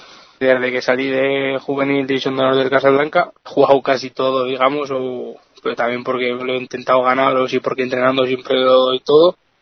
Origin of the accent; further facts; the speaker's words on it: Alcañiz, Aragon, Spain; Y luego también yo soy de Alcañiz y la cercanía que tengo en Caspe lo tengo en casa.